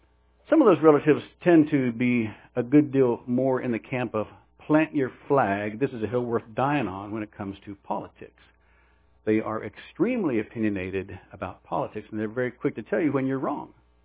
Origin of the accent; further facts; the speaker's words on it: Texas, United States; I'm from Texas, and I think it's really cold out.